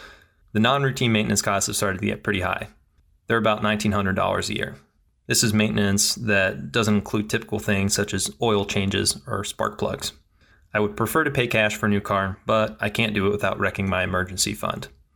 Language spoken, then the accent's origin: English; Cincinnati, Ohio, United States; I'm from Cincinnati.